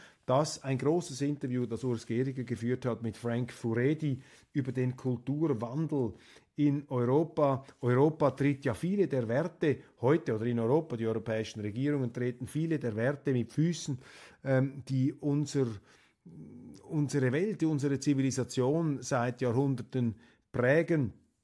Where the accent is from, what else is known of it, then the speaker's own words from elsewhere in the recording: Switzerland; Da muss ich jetzt als Schweizer aus neutralitätspolitischer Sicht entgegenhalten.